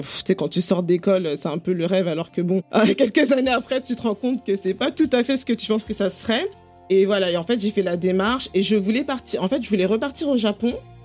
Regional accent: Paris, Île-de-France, France; j'ai 33 ans et voilà. Je suis née, j'ai grandi à Paris et en banlieue parisienne

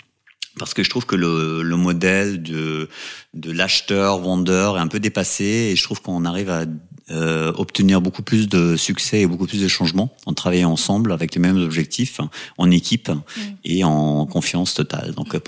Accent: Germany; French is a second language; now in Paris, France; Je suis allemand, je vis à Paris depuis très longtemps, ça va faire bientôt 30 ans

